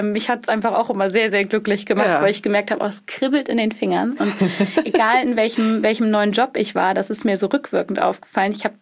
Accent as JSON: {"language": "German", "region": "Schleswig-Holstein", "country": "Germany", "said": "Ich komme tatsächlich ursprünglich aus Schleswig-Holstein, vom Bauernhof, so richtig."}